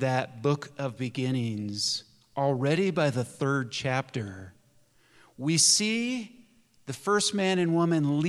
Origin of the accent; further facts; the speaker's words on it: Appalachia, United States; I suspect that we as Appalachian people like the word trespass.